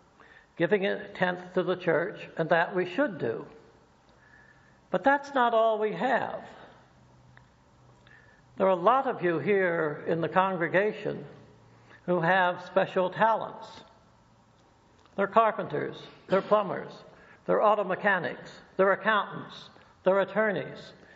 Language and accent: English; the South, United States; As some of you know, or some of you may have guessed, I was brought up in the South.